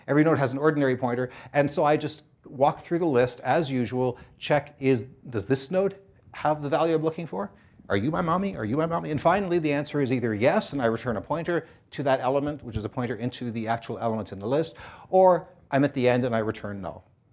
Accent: Canada; Actually, it's not. I am Canadian. I should not be making Canadian jokes.

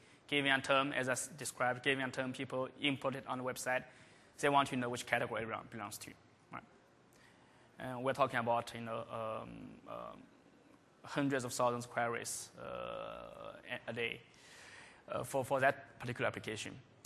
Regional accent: China; also born or lived in France; I come from China. I lived many years in France

